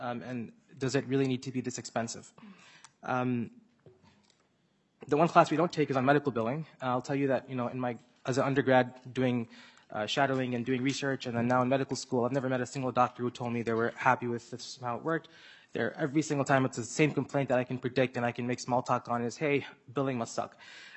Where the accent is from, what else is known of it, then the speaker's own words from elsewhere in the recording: Minnesota, United States; I'm a second-year medical student at the University of Minnesota. I was born and raised in Minnesota. I live in Columbia Heights right now.